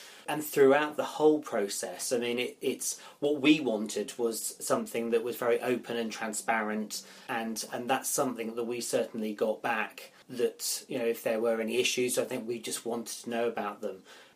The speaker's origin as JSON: {"language": "English", "town": "Loughborough", "region": "East Midlands", "country": "United Kingdom", "said": "I'm from Loughborough"}